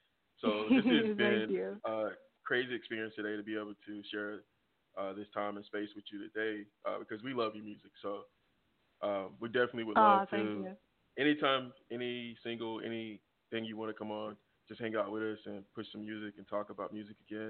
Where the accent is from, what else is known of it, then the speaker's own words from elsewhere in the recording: the South, United States; Okay. Yeah, because I'm from the South, so I don't want to screw your name up because.